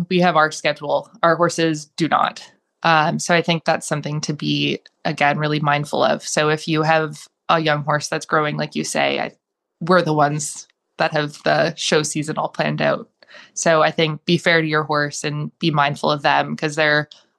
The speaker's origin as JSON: {"language": "English", "region": "Ontario", "country": "Canada", "tie": "born or raised there", "said": "I grew up in Ontario"}